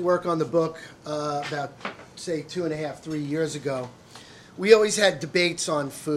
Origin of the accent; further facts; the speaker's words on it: United States; and I'm an American cooking Italian. I have absolutely no Italian blood into me whatsoever.